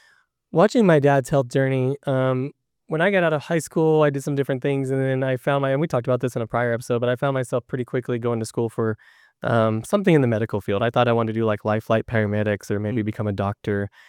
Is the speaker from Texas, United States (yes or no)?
yes; Texas, United States; So I grew up in Texas. My dad lived in Florida after they separated, and I spent my childhood visiting him in the summers.